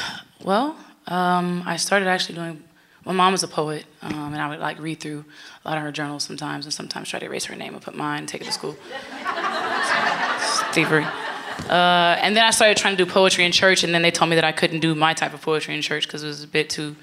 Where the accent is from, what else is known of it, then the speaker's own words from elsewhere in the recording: Los Angeles, California, United States; I am from Los Angeles. That's where I live currently, but I am moving to Atlanta in August.